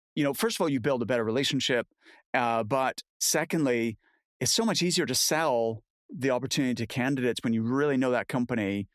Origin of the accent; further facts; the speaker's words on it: Canada; now in United Kingdom; I'm Canadian, as you know, so yes, lived in North America, and also lived the last 25 years in the UK.